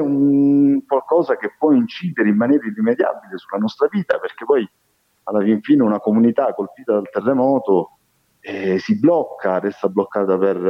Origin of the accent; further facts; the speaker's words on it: Calabria, Italy; moved away as an adult; la Calabria è la mia terra, là ci sono i miei cari, me ne sono andato purtroppo a 18 anni, ho ricordi felici